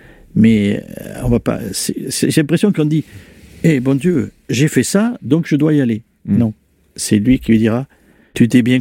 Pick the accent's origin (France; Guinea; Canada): France; moi, je suis un Français avec, jusqu'au bout des, voilà.